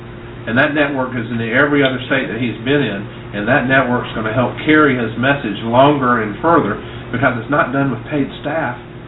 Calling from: South Carolina, United States; I'm calling from South Carolina.

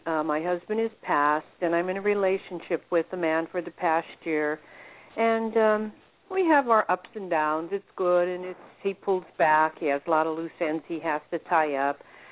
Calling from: Pennsylvania, United States; I'm calling from PA.

